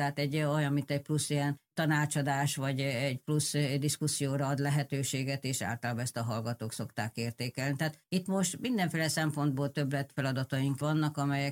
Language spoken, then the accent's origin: Hungarian; Szeged, Csongrád-Csanád, Hungary; mert én szegedi vagyok, tehát ott nálunk az természetes volt, hogy mindenki úszik a Tiszába, időnként át is úsztuk a Tiszát